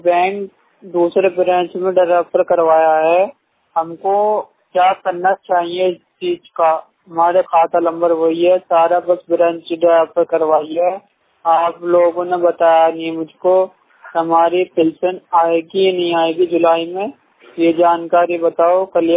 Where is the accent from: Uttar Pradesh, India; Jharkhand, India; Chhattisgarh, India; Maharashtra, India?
Uttar Pradesh, India; Meerut; मैं मेरठ का रहने वाला हूँ।